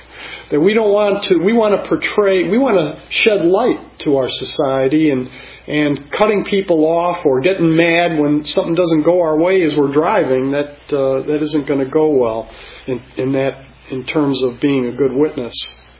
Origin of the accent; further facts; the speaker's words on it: Illinois, United States; I grew up in Illinois, and they warned me about the coldness of the Northeast